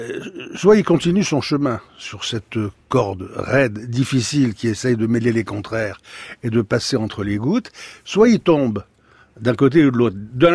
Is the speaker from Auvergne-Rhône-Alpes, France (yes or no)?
no; Occitanie, France; par exemple chez nous dans le Lot, il y a des routes dans lesquelles il est même pas question d'arriver à 70.